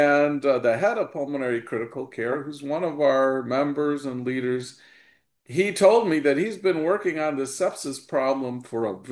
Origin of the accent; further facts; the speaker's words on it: Chicago, Illinois, United States; And I'm from Chicago, Illinois